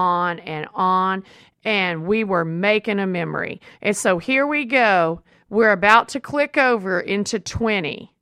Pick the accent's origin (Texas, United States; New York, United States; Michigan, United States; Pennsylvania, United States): Texas, United States; For me, being a Texan in the Bible Belt, it's the way, the truth, and the light.